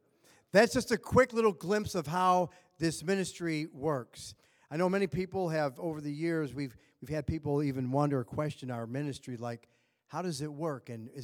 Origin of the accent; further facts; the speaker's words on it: Chicago, Illinois, United States; I grew up in Chicago, and so we know cold.